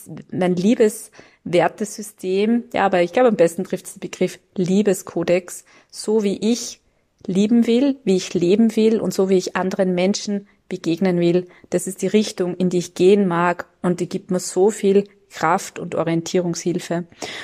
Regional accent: Vienna, Austria; Ich spreche jetzt mal hier als Wienerin, als Österreicherin.

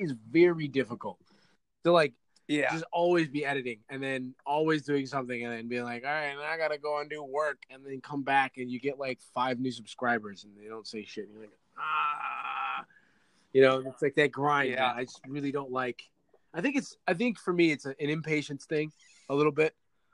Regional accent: Michigan, United States; I'm from Michigan. And then I'll be like, yeah, Michigan is this and that.

